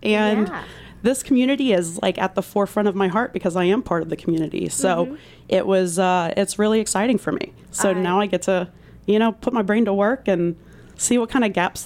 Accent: Myrtle Beach, South Carolina, United States; I'm actually from Myrtle Beach, South Carolina.

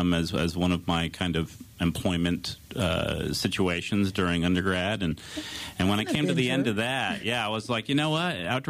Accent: Rhode Island, United States; I am not. I'm from Little Rhode Island.

